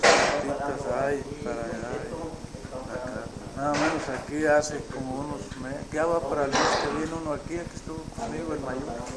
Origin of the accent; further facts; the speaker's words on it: Zamora, Michoacán, Mexico; Solamente en mi tierra.